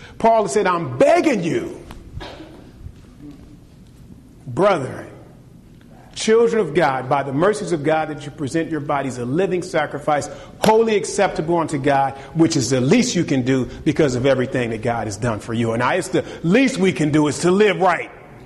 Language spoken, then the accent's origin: English; Los Angeles, California, United States; I remember growing up in Los Angeles in the 80s.